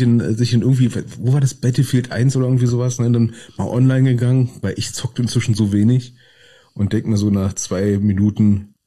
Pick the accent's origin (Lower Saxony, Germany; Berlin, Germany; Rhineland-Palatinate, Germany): Berlin, Germany; als Berliner findet man den Namen schon per se geil.